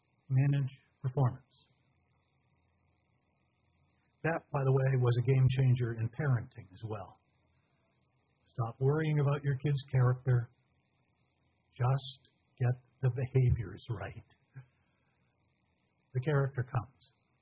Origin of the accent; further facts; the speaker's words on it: New England, United States; and then, of course, Robert Frost, because I grew up in New England.